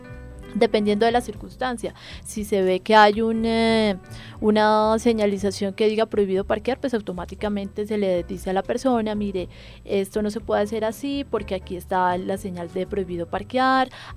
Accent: Ocaña, Norte de Santander, Colombia; now in Bogotá, Colombia; Yo no soy de aquí de Bogotá, yo soy de Ocañera, como lo decía Anita, orgullosamente Ocañera, y en el poco tiempo que he estado en la ciudad siento que la he tomado como propia.

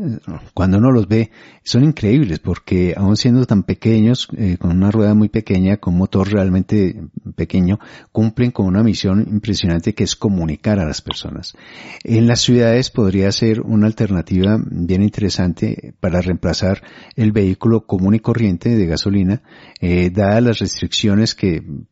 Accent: Colombia; como colombiano

